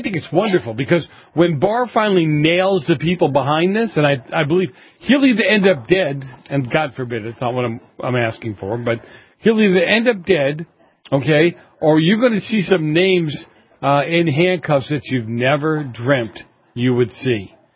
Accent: Boston, Massachusetts, United States; Well, growing up in Boston the way I did

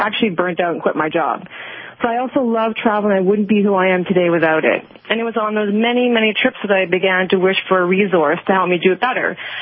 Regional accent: the Prairies, Canada; You'll soon find out from my accent, I am Canadian. I grew up in the prairies in a very small town, and I always knew I was meant to escape and explore the world

